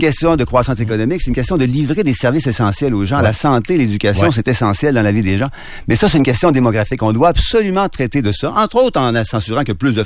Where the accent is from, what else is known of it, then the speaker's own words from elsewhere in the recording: Quebec, Canada; moi, je suis Québécois à la Chambre des communes à Ottawa.